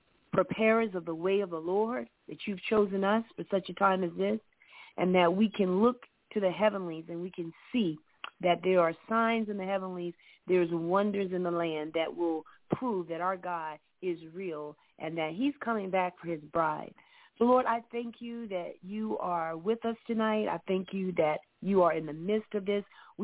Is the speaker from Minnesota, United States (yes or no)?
no; Georgia, United States; from Southeast Georgia